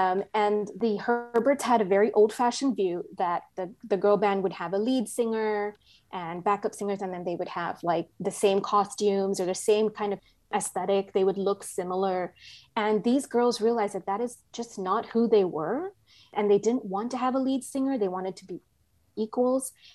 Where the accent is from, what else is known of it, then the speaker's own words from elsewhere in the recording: Hong Kong; I grew up in Hong Kong